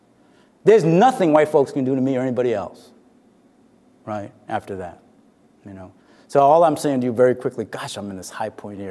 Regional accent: Harlem, New York, United States; I came up here from Harlem. I must admit, I didn't know what the hell to do in Ithaca.

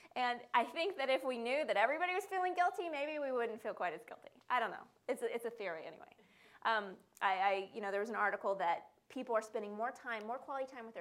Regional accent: the South, United States; I'm from the South, and I think that's both true regionally and internationally

